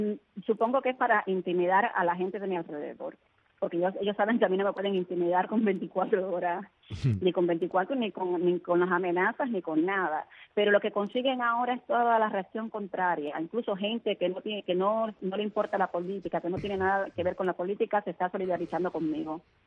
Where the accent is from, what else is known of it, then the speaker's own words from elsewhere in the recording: Cojímar, Havana, Cuba; yo soy de Cojímar, vivo en Cojímar